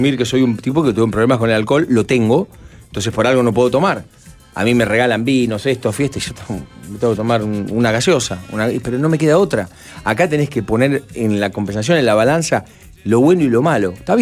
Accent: Bolívar, Buenos Aires Province, Argentina; also born or lived in Mar del Plata; Yo soy el único nacido en Buenos Aires, pero después me crié en Bolívar. Y vivimos en Mar del Plata juntos.

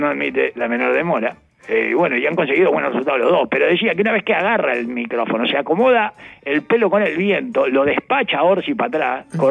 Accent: Canelones, Uruguay; Porque somos de Canelones.

